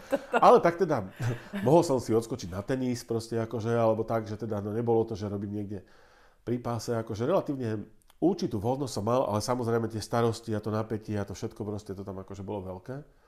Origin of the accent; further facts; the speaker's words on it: Bratislava, Bratislava Region, Slovakia; Aj keď teda pochádzam zo sídliska v Bratislave, kde som sa narodil relatívne v hlbokom socializme